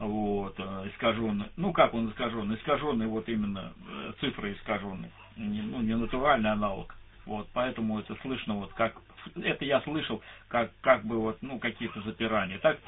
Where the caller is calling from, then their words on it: Zolotoye, Saratov Oblast, Russia; я вам уже говорил, Саратовская область, Золотое.